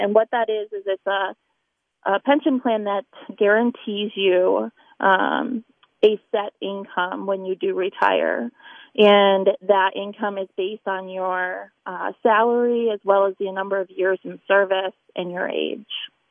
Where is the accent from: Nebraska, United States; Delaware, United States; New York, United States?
New York, United States; Ithaca; now in Honesdale, United States; So I'm originally from Ithaca, New York, and I moved here about 4 years ago to the Wilkes-Barre area, and then ended up about a year and a half, almost 2 years ago now, moved to Honesdale.